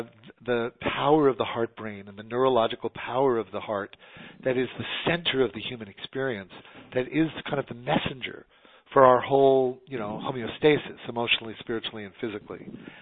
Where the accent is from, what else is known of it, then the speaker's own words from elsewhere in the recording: New York City, New York, United States; I come from the New York Jewish tradition